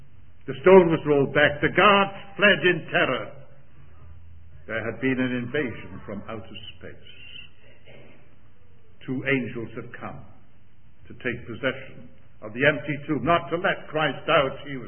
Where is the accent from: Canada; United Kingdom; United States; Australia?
United Kingdom; When I was a bit of a boy growing up in Britain, teenage lad during the days of the Second World War